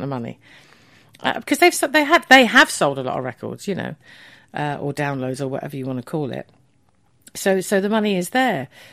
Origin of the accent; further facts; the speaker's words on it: Neasden, London, United Kingdom; born there; Well, I was born in Neasden, hence … to Scottish parents.